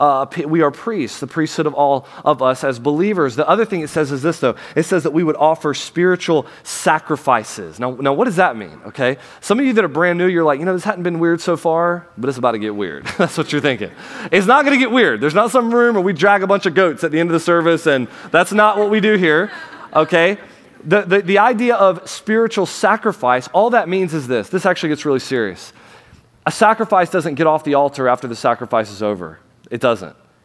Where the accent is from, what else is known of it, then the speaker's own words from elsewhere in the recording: Florida, United States; When I think about where I'm from, I grew up in Florida